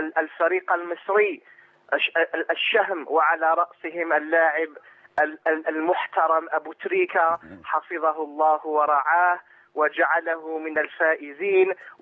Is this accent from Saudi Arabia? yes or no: no; Algeria; now in United Kingdom; أنا جزائري مقيم في بريطانيا،